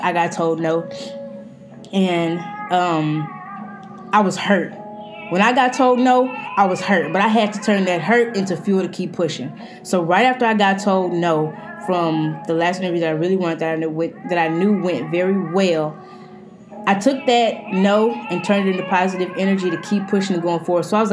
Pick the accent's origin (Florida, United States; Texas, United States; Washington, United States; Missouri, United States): Texas, United States; now in New York, United States; I live in New York. I moved from Texas to New York.